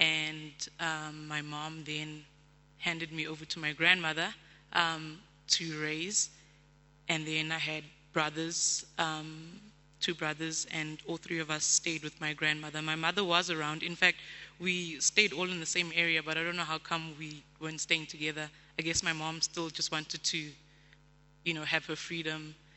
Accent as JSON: {"language": "English", "town": "Hillbrow", "region": "Gauteng", "country": "South Africa", "tie": "born or raised there", "said": "I grew up in Hillbrow in the city, and I guess I'm tough today because of having grown up there"}